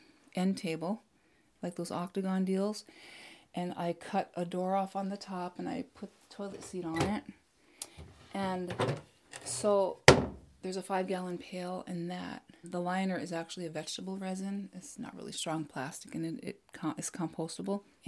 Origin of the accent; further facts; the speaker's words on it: Cass Lake, Minnesota, United States; I grew up in Cass Lake.